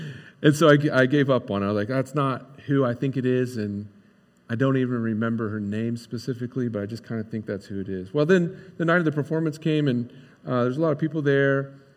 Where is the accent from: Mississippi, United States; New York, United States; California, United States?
New York, United States; Croton; this was also my basic hometown. I mean, I grew up in Croton, but this is close enough.